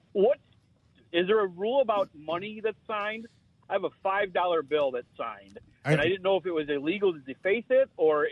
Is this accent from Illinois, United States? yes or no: yes; Wheaton, Illinois, United States; Okay, so I grew up in Wheaton, Illinois, and I went to high school, to the same high school that Chuck Long went